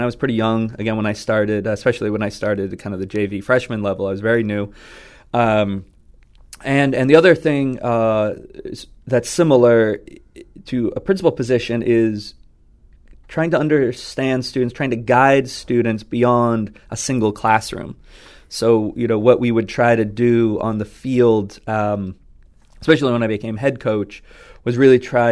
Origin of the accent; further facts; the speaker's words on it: Massachusetts, United States; I mean, so I grew up on the South Shore